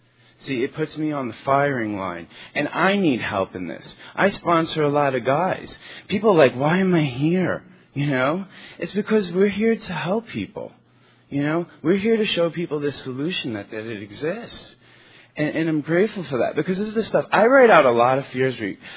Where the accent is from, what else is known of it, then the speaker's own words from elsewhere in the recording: New York, United States; I'm from New York.